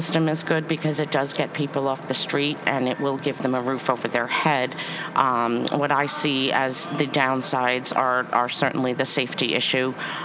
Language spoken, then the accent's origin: English; Mamaroneck, New York, United States; I grew up in Mamaroneck.